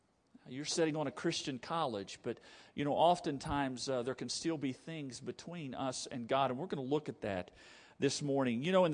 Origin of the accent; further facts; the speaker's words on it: Hansford, West Virginia, United States; I grew up in Hansford, West Virginia, not too far from here, and attended Old Canal Baptist Church in Pratt, West Virginia.